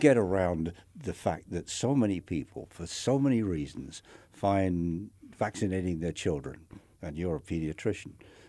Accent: United Kingdom; I grew up in Britain, and this was a big issue, polio and then the iron lung.

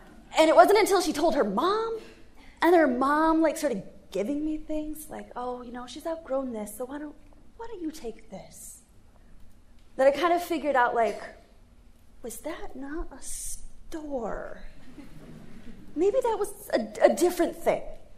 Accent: Onondaga, Michigan, United States; It's like, I'm from Onondaga. And it's not a good place. It's in Michigan.

